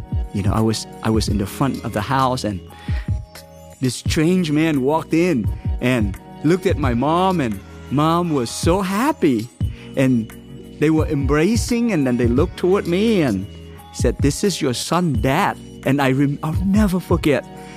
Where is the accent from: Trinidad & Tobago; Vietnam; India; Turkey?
Vietnam; So I grew up in Vietnam, right during the war. My dad worked in the Air Force with the South government.